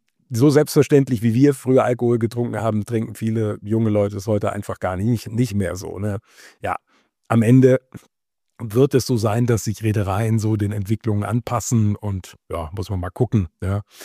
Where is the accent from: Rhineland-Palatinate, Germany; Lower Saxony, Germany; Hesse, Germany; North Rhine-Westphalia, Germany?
Lower Saxony, Germany; Wolfenbüttel; now in Hamburg, Germany; jetzt in Gütersloh muss ich da wahrscheinlich nicht kommen oder in Wolfenbüttel in meiner Heimat oder in Salzwedel oder sonst wo, ja. Aber hier in Hamburg